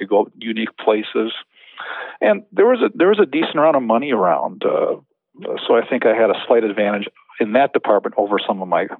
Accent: Eden Prairie, Minnesota, United States; Actually, no. I grew up in the Twin Cities in Eden Prairie.

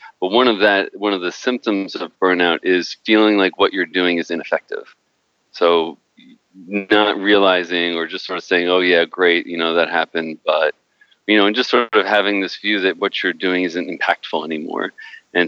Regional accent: Queens, New York, United States; now in Alameda, United States; Yes, I have been in Alameda, California for about 4 years now. And Alameda is this beautiful little town right between Oakland and San Francisco in the Bay Area of California. Yet I was born and raised in Queens

